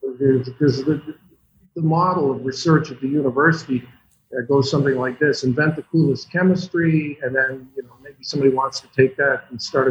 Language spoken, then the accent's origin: English; Oshawa, Ontario, Canada; Because I grew up in Oshawa, Ontario.